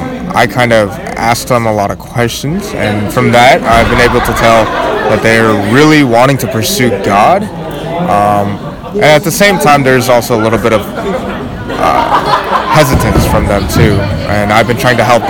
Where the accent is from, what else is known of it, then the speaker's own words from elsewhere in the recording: Charlotte, North Carolina, United States; I'm from Charlotte, North Carolina.